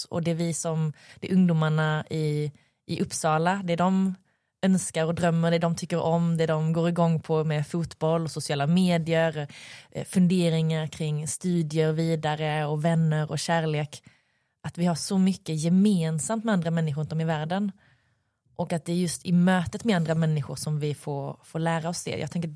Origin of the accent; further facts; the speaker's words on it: Guatemala; also born or lived in Colombia / Iraq; now in Sweden; föddes jag i Guatemala och växte upp där. Och jag utöver att också då har bott i Sverige, så har jag bott i Colombia och Irak.